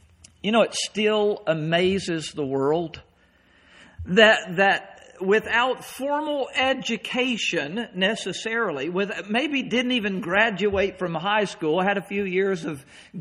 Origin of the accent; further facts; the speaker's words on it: North Carolina, United States; Well, I came from North Carolina. I grew up on a farm. I chased cows a whole lot.